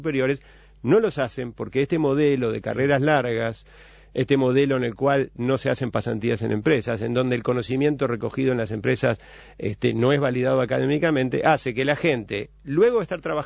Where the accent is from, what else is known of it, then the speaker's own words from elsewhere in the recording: Uruguay; soy ciudadano uruguayo